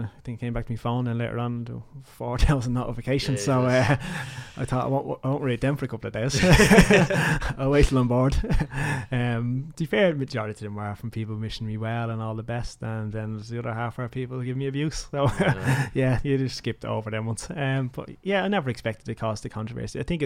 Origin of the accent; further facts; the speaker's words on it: Ireland; growing up in Ireland